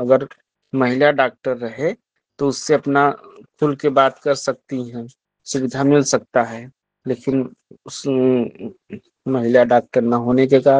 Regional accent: Mirzapur, Uttar Pradesh, India; मैं Mirzapur city block का रहने वाला हूँ।

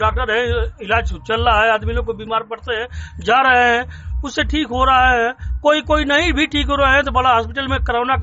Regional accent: Jalalabad, Uttar Pradesh, India; जलालाबाद का रहने वाला हूँ, जिला गाजीपुर हमारा।

